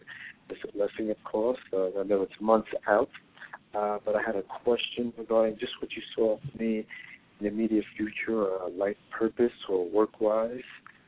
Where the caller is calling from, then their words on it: New York, United States; calling from New York.